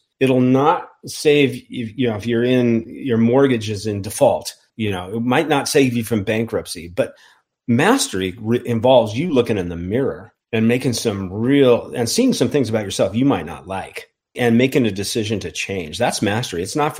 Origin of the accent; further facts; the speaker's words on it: Reno, Nevada, United States; And I grew up in Reno, Nevada.